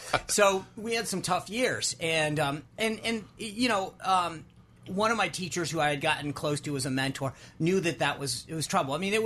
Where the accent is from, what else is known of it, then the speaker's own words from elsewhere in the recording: Rhode Island, United States; I think we grew up in Rhode Island. My father had been there two sides. My mother had been there two sides. You grow up in the ocean state, you better learn how to sail.